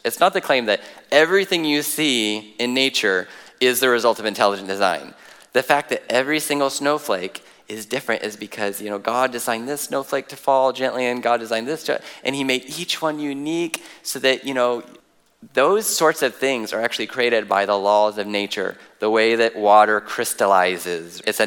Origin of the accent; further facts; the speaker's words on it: Washington, United States; See, I'm from Washington.